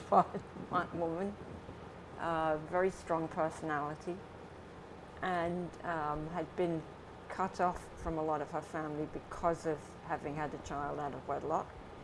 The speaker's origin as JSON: {"language": "English", "town": "Portsmouth", "region": "South East England", "country": "United Kingdom", "tie": "born or raised there", "also_born_or_lived": "Isle of Wight", "said": "I was born in Portsmouth in England on the south coast, and I grew up there, and I spent some of my life on the Isle of Wight."}